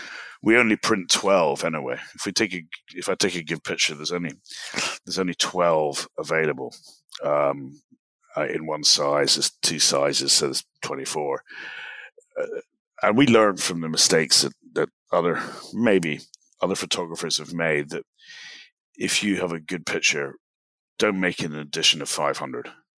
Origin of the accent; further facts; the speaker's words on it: Scotland, United Kingdom; growing up in Scotland, even though we're kind of shit at football, it was always a big part of the, you know, the conversation.